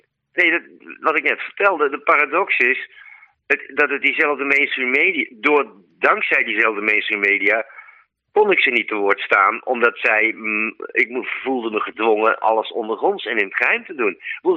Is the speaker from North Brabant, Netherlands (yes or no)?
no; Utrecht, Netherlands; Ik kom dan zelf uit Utrecht.